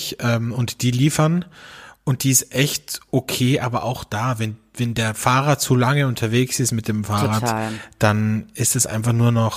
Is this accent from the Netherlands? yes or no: no; Austria; wie man bei uns in Österreich sagt